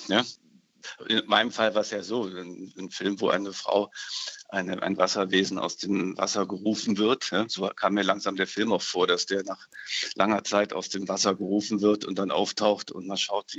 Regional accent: North Rhine-Westphalia, Germany; now in Berlin, Germany; ich komme ja hier aus der Nähe von Köln ursprünglich

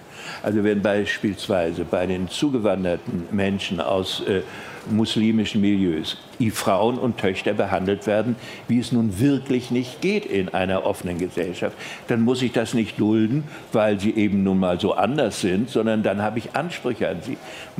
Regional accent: Mecklenburg-Vorpommern, Germany; wie ich als Mecklenburger, also mit meiner Herkunft von Bratkartoffeln und Hering, dann plötzlich in Berlin-Kreuzberg auf die Dönerbuden stoße

